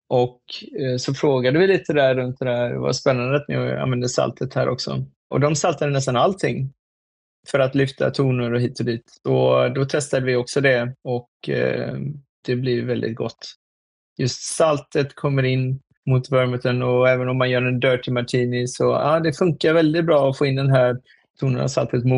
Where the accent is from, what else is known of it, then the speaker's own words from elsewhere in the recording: Åsa, Halland County, Sweden; Där vi växte upp, eller då där i Åsa.